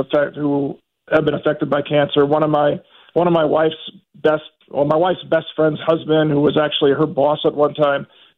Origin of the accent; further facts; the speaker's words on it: Hammond, Indiana, United States; now in Quad Cities, United States; I'm originally from Hammond, Indiana, but now I live in the Quad Cities.